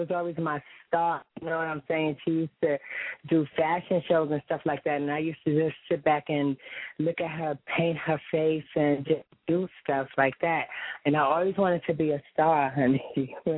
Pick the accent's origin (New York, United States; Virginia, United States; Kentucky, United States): New York, United States; Harlem; also born or lived in Bronx; Well, I was born and raised in Harlem. Then I moved to the Bronx.